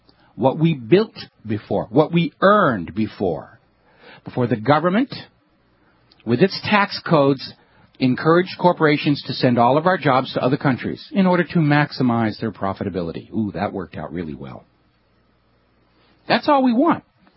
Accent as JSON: {"language": "English", "region": "New England", "country": "United States", "tie": "born or raised there", "said": "I grew up in New England."}